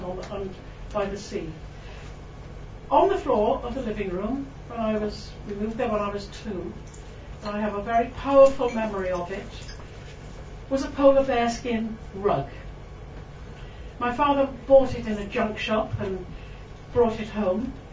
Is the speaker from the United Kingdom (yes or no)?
yes; Barry, Wales, United Kingdom; also born or lived in Cardiff; I was born in Cardiff, which is near the sea, but moved even closer to the sea, to a town called Barry on the coast, nearby.